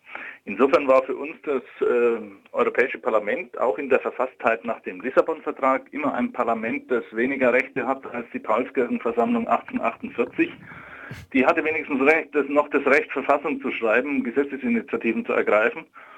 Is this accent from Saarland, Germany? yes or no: no; Bavaria, Germany; wie man bei uns in Franken sagt